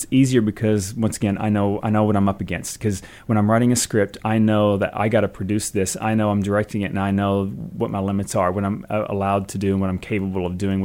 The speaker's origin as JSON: {"language": "English", "region": "Arkansas", "country": "United States", "accent": "Arkansas", "said": "I don't have to sound like I'm from Arkansas all the time."}